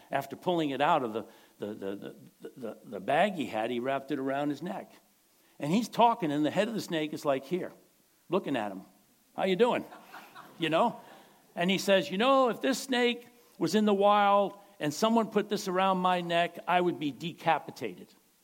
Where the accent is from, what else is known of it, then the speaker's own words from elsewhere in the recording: Rhode Island, United States; I come from Rhode Island, okay?